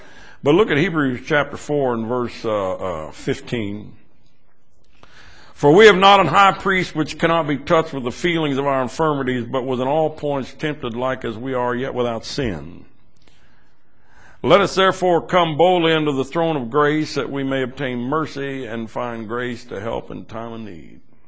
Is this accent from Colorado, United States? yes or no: no; Kansas, United States; I'm from Kansas, but I ain't stupid.